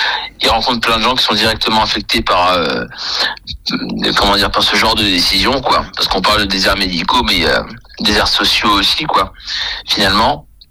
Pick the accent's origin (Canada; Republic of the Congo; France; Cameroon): France; Entrains-sur-Nohain, Bourgogne-Franche-Comté; moi je suis né dans le Berry, déjà je suis né à Bourges. J'ai grandi à Entrain-sur-Nohain, donc dans la Nièvre.